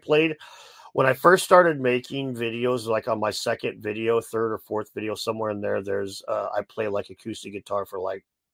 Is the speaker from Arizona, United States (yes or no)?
no; Illinois, United States; I grew up in the Midwest with like Southern Illinois